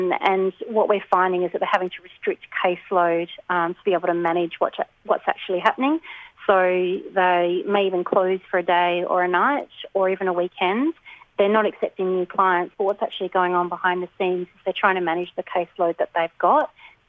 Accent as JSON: {"language": "English", "region": "Western Australia", "country": "Australia", "tie": "born or raised there", "said": "my hometown, and we haven't actually had a vet there in that Wheatbelt area for about maybe 3-4 years approximately."}